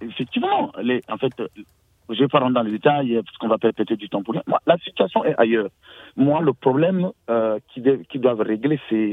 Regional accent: Republic of the Congo; Parce que moi je voulais dire, je suis du Congo-Brazzaville

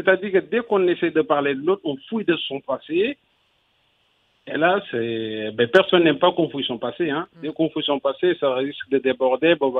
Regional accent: Senegal; Si on est sénégalais, je vais vous donner un exemple. Chez nous, il n'y a pas de démocratie.

